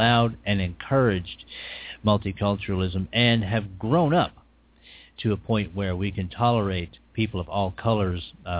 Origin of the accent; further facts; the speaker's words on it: Texas, United States; because I come from Texas and I've been exposed to La Raza and many of their opinions for quite some time.